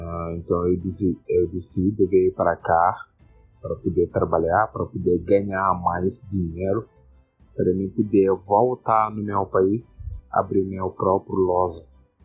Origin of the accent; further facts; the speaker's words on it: Dakar, Senegal; Portuguese is a second language; moved away as an adult; now in Brazil; Tenho 28 anos. Sou senegalês. Nasci em cidade de Dakar, capital do Senegal. Cheguei no Brasil em novembro de 2016. Até agora estou fazendo meu 4 anos aqui no Brasil.